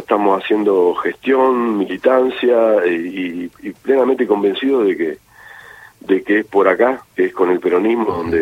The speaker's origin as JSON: {"language": "Spanish", "town": "Moreno", "region": "Buenos Aires Province", "country": "Argentina", "tie": "born or raised there", "said": "acá en el distrito donde yo nací, me crié y vivo, y es acá Moreno."}